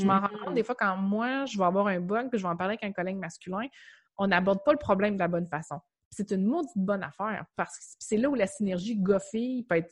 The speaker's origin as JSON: {"language": "French", "town": "Rimouski", "region": "Quebec", "country": "Canada", "tie": "born or raised there", "said": "moi, je suis native de Rimouski, fait que j'ai fait mon cours à Matane, je suis revenue à Rimouski."}